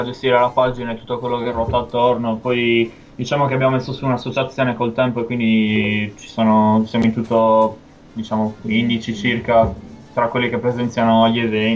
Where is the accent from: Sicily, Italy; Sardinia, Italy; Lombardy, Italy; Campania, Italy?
Sardinia, Italy; Cagliari; Di Cagliari.